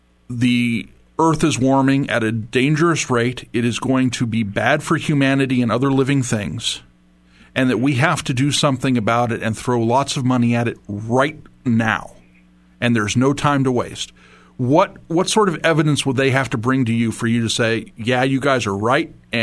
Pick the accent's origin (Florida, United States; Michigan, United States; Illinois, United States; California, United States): California, United States; San Diego; I grew up in San Diego, and he was always doing KUSI weather there.